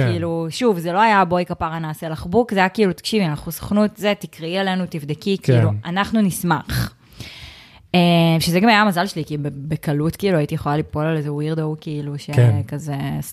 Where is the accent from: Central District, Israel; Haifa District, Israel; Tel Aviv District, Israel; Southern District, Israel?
Haifa District, Israel; Haifa; אני גדלתי בחיפה, ובק דן, כאילו במרכז הקרמל ליד הבית ספר שלי